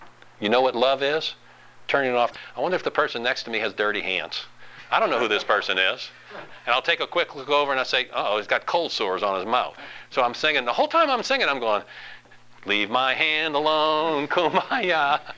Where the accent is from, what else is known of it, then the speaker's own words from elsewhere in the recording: Louisiana, United States; I know it's not politically correct. I'm from Louisiana.